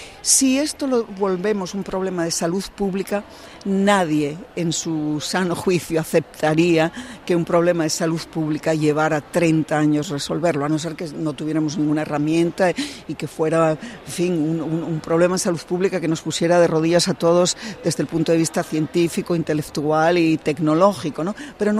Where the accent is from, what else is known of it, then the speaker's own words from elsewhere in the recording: Asturias, Spain; yo soy de Asturias y 30 grados ya nos supone casi una crisis climática